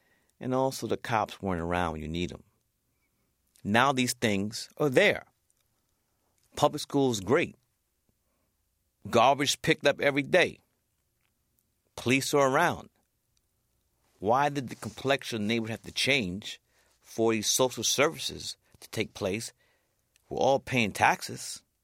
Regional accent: Brooklyn, New York, United States; I grew up in Fort Greene, Brooklyn, very gentrified now. My mother was a visionary. We bought our brownstone when no one was buying them.

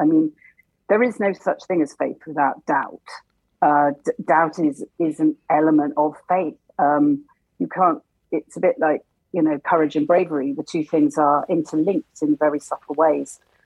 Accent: Wales, United Kingdom; I was brought up in Wales, and all my family are in Wales. So, and I have indeed in the past tried to learn Welsh, and I'm now getting a lot better with a lot of help.

